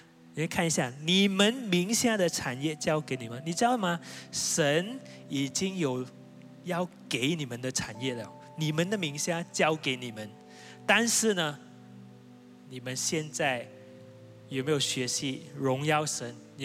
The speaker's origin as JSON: {"language": "Chinese", "country": "Malaysia", "said": "我是从马来西亚来"}